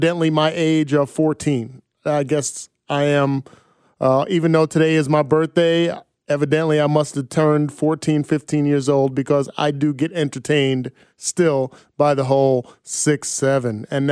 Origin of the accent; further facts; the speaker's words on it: Bayonne, New Jersey, United States; now in Kansas City, United States; I grew up in New Jersey, shout out to Bayonne High School, played in Bayonne, New Jersey, went to the University of Iowa, came here to Kansas City